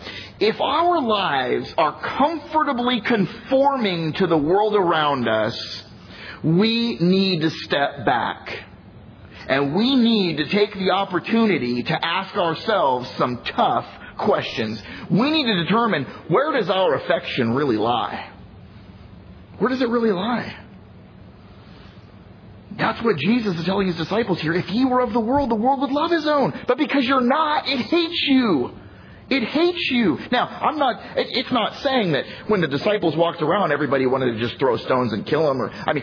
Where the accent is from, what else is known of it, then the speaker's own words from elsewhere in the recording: California, United States; dude, I'm from California.